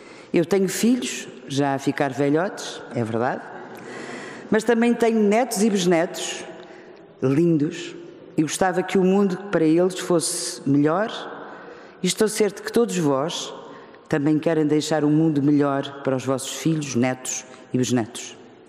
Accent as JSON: {"language": "Portuguese", "country": "Angola", "tie": "born or raised there", "also_born_or_lived": "Évora, Portugal / Covilhã, Portugal / Lisbon, Portugal", "said": "quando comecei a crescer em Angola, uma das terras que mais adoro e que ainda hoje sinto o cheiro, e onde deixei muitas e muitas amizades nos anos que por lá passei."}